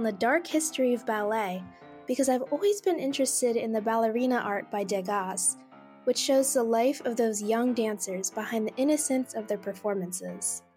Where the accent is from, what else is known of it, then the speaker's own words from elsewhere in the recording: Maryland, United States; Hello, Betwixt the Sheets. … I'm from Maryland in the United States.